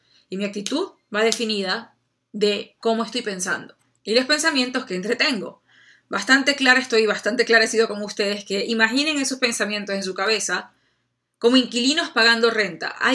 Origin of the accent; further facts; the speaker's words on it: Venezuela; como dicen en mi país Venezuela, con cara de cañón